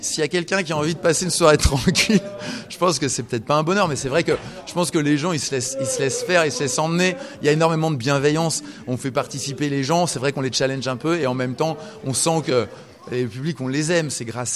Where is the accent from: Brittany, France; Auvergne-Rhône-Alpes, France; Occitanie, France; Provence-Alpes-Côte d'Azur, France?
Auvergne-Rhône-Alpes, France; Lyon; born there; c'est aussi nos origines. On est nés à Lyon tous les deux.